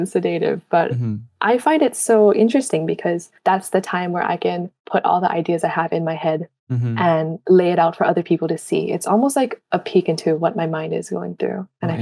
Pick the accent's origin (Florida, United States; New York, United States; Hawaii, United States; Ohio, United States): Hawaii, United States; Honolulu; I am from Honolulu, Hawaii, and I am a marketing student and I'm adding on a Chinese major as well. I actually study in Seattle, but due to COVID, I've moved back home with my family and I've been here ever since.